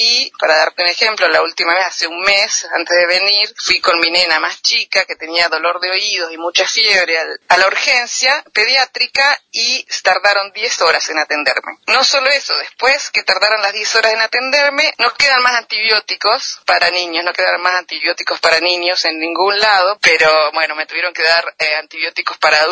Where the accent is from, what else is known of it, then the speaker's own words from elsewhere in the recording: Argentina; tengo documentos yo argentinos, así que me atendieron también sin ningún problema